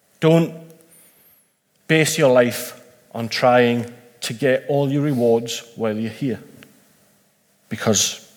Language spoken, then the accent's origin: English; Newcastle, North East England, United Kingdom; Now, I grew up in Newcastle